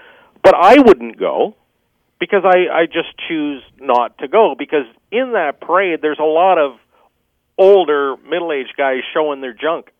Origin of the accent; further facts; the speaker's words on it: Canada; But me as a Canadian, it's my choice just not to go.